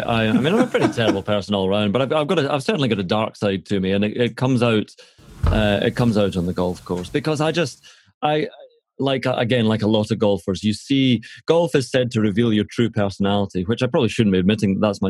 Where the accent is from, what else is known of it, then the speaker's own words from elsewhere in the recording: Scotland, United Kingdom; you say this as a Scot, and other Scottish people go, what's wrong with your tradition?